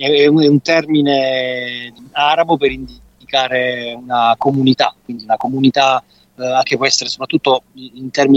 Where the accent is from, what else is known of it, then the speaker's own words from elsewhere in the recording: Taranto, Apulia, Italy; Io sono nato a Taranto e lì ho cominciato, insomma, i miei primi anni